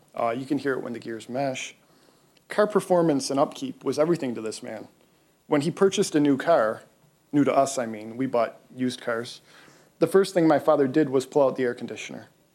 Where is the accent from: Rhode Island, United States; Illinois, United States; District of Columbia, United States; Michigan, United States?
Michigan, United States; Detroit; the local color of growing up in Detroit.